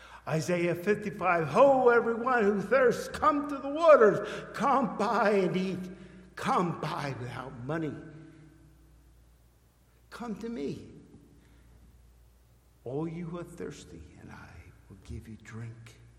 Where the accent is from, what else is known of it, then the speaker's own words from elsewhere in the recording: Connecticut, United States; they said, what's a Connecticut Yankee? I came from Connecticut.